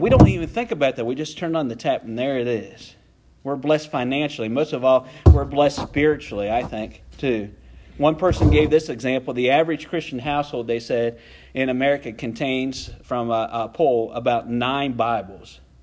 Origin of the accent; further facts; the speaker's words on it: United States; born there; have you ever thought this as an American, why has God allowed me to be born in this great country where I have so much